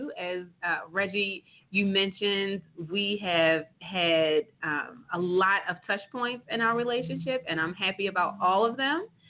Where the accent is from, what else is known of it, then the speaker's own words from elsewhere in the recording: Baltimore, Maryland, United States; Originally, I'm from Baltimore, Maryland, so I'm going to shout out the hometown.